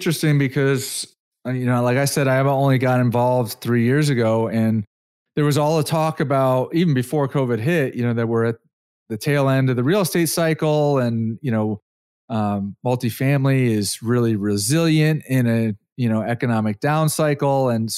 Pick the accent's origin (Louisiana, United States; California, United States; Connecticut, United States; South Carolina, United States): Connecticut, United States; now in Dallas, United States; And I'm an East Coast guy. I'm originally from Connecticut, but I've been here 10 years and I don't see it slowing down here.